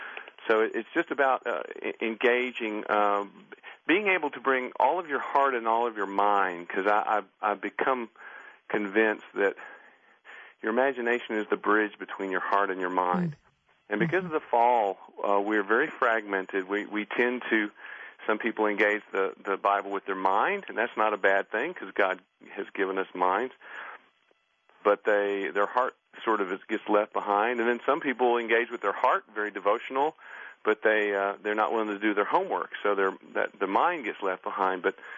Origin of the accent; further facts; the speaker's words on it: the South, United States; I mean, I'm from the South. And in my years of growing up, you know, even in the 60s, 70s, 80s